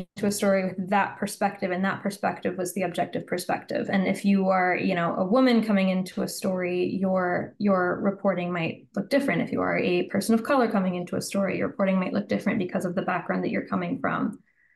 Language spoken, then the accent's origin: English; United States; I'm a, you know, and I'm an American, like I'm coming into this from an American's point of view.